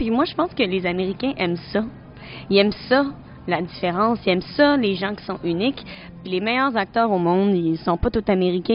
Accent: Quebec, Canada; accent: Quebec; j'ai vraiment travaillé fort pour minimiser mon accent québécois quand je parle anglais.

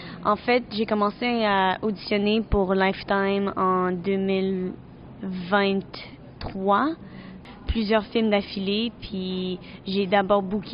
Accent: Quebec, Canada; accent: Quebec; j'ai vraiment travaillé fort pour minimiser mon accent québécois quand je parle anglais.

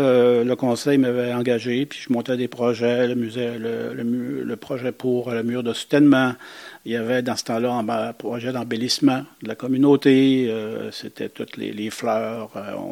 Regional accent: Mashteuiatsh, Quebec, Canada; born there; Je suis né ici à Mashtuiats. … … qui a aussi une ascendance de Pessamiolo.

